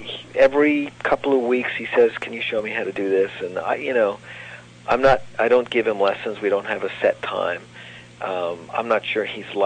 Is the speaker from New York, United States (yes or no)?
yes; New York, United States; growing up in New York State, you were tested by what they call the Regents Board